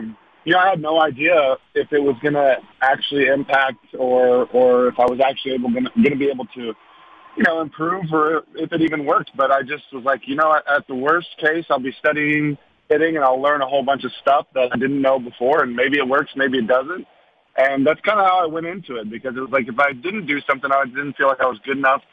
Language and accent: English; Texas, United States; but I will say that it's been tremendous experience for me personally, just getting to come back to my hometown.